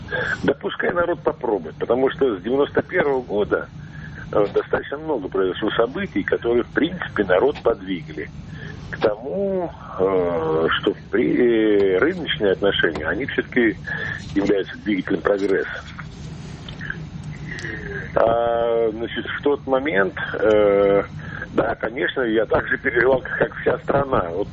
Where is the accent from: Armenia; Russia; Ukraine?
Russia; Samara, Samara Oblast; я из Самары.